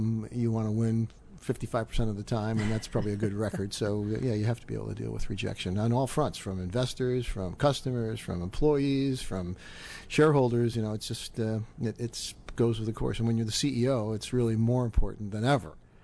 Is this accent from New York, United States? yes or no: yes; Rochester, New York, United States; I grew up in upstate New York, Rochester.